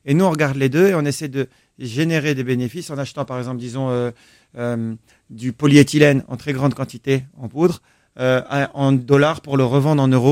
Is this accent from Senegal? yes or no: yes; Senegal; J'ai grandi au bord de l'océan. J'ai eu la chance de naître et grandir au Sénégal.